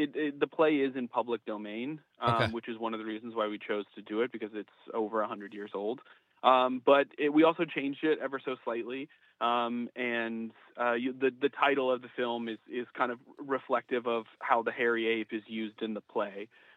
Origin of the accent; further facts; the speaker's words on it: New York City, New York, United States; So we're from New York City.